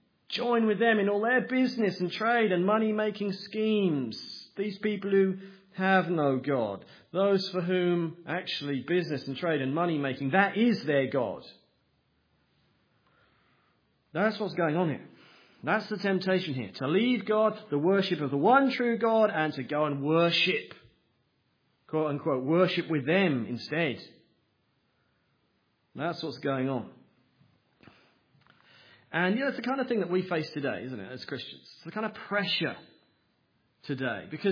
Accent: East of England, United Kingdom; growing up in Norfolk in England

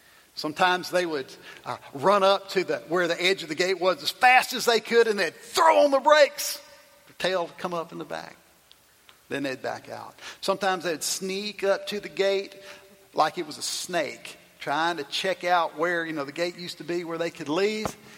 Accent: Tylertown, Mississippi, United States; So I grew in South Mississippi, the little city that I grew up in, Tylertown, was the only city, town in the whole county.

